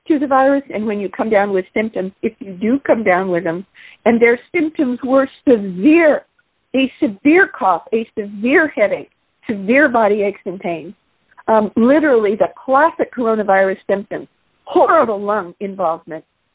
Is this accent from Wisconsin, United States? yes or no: no; Pacific Grove, California, United States; to my hometown here in Pacific Grove, California, at the Asilomar Conference Center